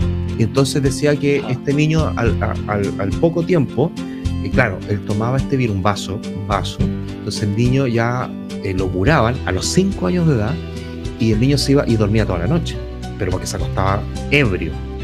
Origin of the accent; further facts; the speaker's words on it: Chile; en el caso de nosotros los chilenos que celebramos nuestras fiestas patrias el 18 de septiembre